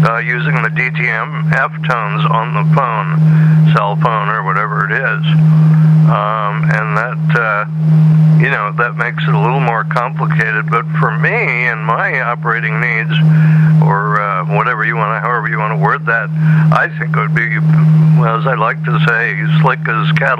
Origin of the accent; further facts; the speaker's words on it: Connecticut, United States; And, Tim, I'm from Connecticut, so I say, if it ain't fixed, don't break it.